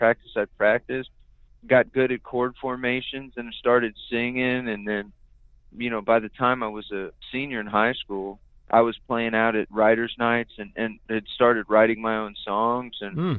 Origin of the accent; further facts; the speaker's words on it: San Antonio, Texas, United States; I grew up in San Antonio and live in San Antonio, and he lives right down the road in Bernie.